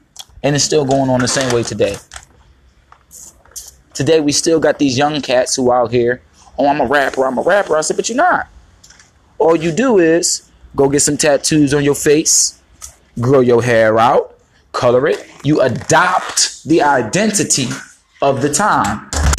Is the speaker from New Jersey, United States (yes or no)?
no; Philadelphia, Pennsylvania, United States; We said, no, man, I'm a rapper. I'm from Philly. This is how we do it. The Philly flow.